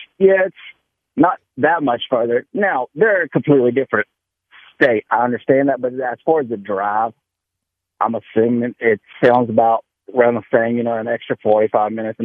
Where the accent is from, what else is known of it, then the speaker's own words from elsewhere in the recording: Houston, Texas, United States; We're from Mount Bellevue, so we're all far on the east side of Houston.